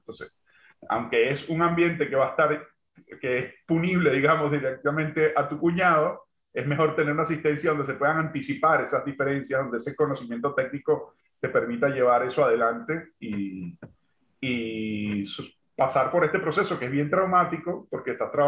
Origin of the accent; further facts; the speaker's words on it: Venezuela; yo vengo de Venezuela